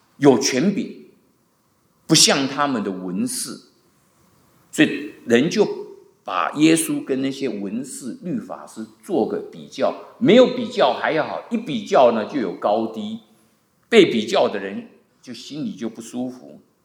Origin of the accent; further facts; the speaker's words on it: Taiwan; 因为我从台湾来的时候也蛮注意的